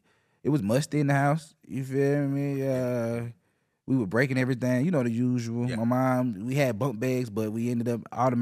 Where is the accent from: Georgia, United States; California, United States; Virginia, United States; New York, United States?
Georgia, United States; born there; so I'm actually not from Atlanta, according to Amaretta. That is not Atlanta. I was born in Clayton County.